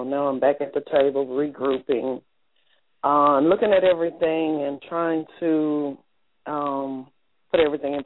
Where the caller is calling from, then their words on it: Tennessee, United States; I'm calling from Tennessee.